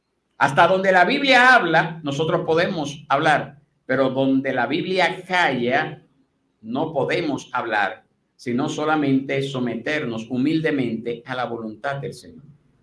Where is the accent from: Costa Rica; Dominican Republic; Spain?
Dominican Republic; como podemos decir cualquier dominicano, ¿verdad? Yo tengo mi tierra ya en esa isla, en esa porción de la isla, allí está mi tierra.